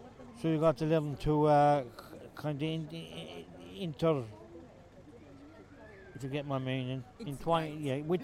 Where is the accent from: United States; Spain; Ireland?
Ireland; moved away; But when I came from Ireland, because I wasn't raised in war, I wasn't educated in war, we never had anything got to do with war.